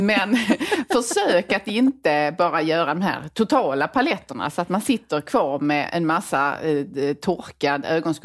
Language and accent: Swedish; Skåne, Sweden; accent: Skånska; adelsmärke som jag brukar kalla min skånska.